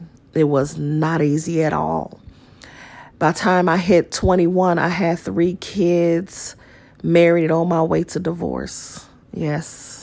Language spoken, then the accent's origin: English; Chicago, Illinois, United States; born and raised in Chicago, raised by a single parent